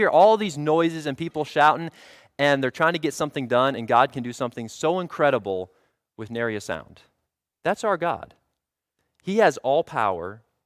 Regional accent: Illinois, United States; I think of shoveling snow off of our driveway where I grew up outside of Chicago.

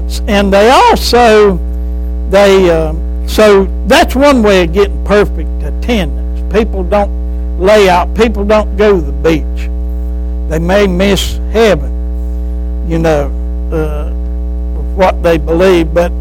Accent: United States; We're blessed that we were raised here in America, where there's a church on every corner.

